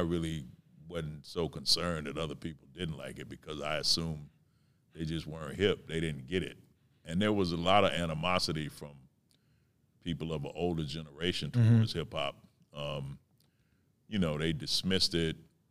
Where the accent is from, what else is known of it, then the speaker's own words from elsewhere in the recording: Detroit, Michigan, United States; I mean, I'm from Detroit, like, you know, you might see a pimp in the street rhyming.